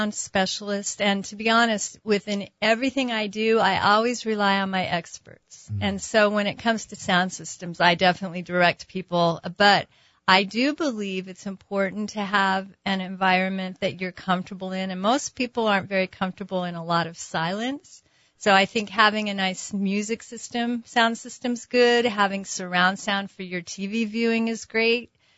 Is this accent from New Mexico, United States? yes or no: yes; Albuquerque, New Mexico, United States; I grew up here in Albuquerque.